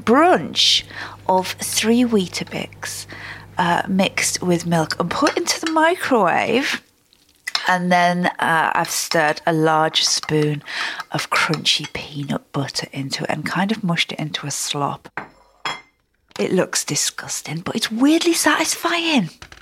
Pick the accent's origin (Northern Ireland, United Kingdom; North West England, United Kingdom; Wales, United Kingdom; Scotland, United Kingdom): North West England, United Kingdom; Like I'm from the Lake District and people always say, oh, it's not even a big mountain.